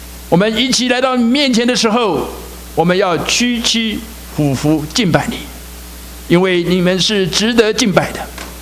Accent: China; 我们中国人其实也是蛮会吃饭的哈

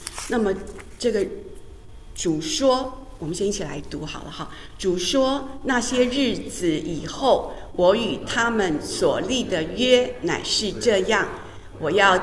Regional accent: China; 特别还有就是我们中国人，我觉得我们也蛮有福气的

